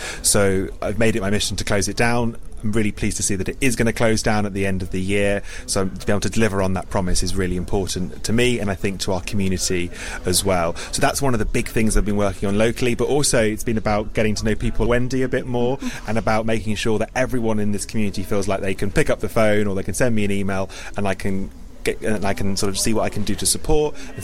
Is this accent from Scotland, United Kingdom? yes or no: no; Weymouth, South West England, United Kingdom; I grew up here in Weymouth, where this clothes bank is.